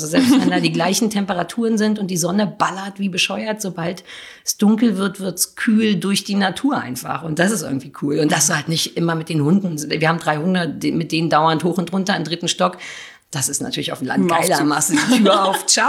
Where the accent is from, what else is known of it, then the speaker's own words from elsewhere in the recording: Berlin, Germany; ich bin auch wirklich in Berlin-Mitte groß geworden. Also unterm Fernsehturm habe ich als Kind rumgehangen. Meine Schule war 100 Meter vom Fernsehturm entfernt.